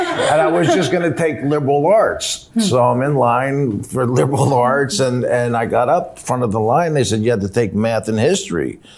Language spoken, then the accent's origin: English; New Jersey, United States; I'm a jock from Jersey, and I remember my parents...